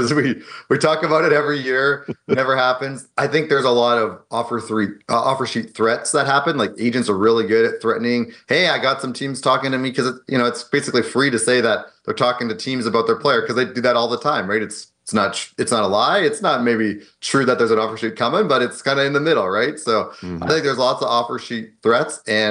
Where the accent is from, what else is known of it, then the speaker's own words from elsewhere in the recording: Edmonton, Alberta, Canada; now in California, United States; Well, I'm from Edmonton, so definitely, okay. Started skating at three, like you kind of have to when you live there.